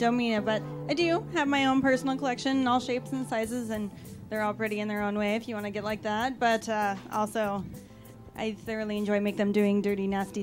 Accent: Salt Lake City, Utah, United States; No, but thanks for thinking that since we're from Utah. It's just a stereotype that's assumed when anybody says that we're from Salt Lake City, Utah.

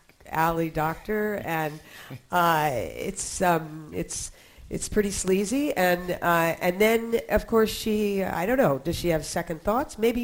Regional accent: Pennsylvania, United States; Well, I'm from Pennsylvania, and I went to school in Connecticut.

